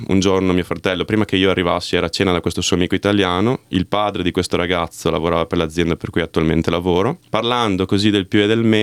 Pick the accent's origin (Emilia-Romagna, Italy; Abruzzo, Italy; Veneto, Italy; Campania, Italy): Veneto, Italy; Cerea; now in Australia; Io ho 28 anni, vengo da Cerea, un paese in provincia di Verona, nella bassa veronese, quella che chiamiamo noi, quindi Veneto.